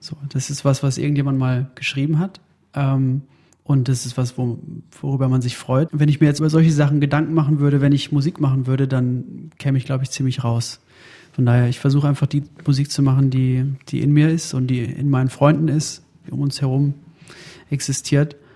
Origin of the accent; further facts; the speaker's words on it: Hagen, North Rhine-Westphalia, Germany; Ich komme aus Hagen.